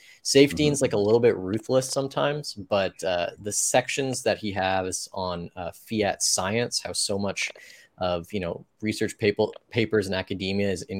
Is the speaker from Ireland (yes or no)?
no; Canada; I watch American politics as a Canadian.